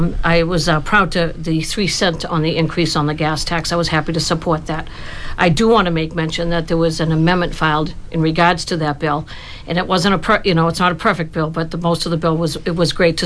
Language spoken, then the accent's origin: English; Rockland, Massachusetts, United States; I have lived my entire life in the district. I was born and raised in Rockland, the only girl with three brothers.